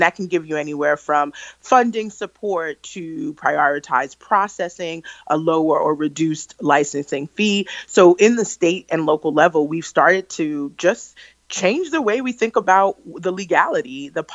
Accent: Brooklyn, New York, United States; I'm also from New York. I'm from Brooklyn, New York. Grew up during the war on drugs.

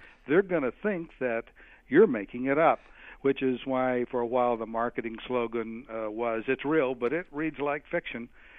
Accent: Atlanta, Georgia, United States; when I was growing up, I grew up in Atlanta

